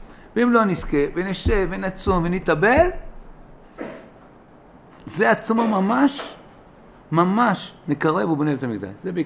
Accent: Tel Aviv, Tel Aviv District, Israel; גדלתי בתל אביב כבר.

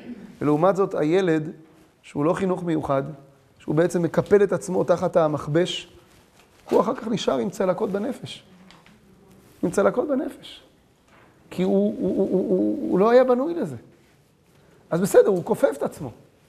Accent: Bat Yam, Tel Aviv District, Israel; אני גדלתי בבת ים

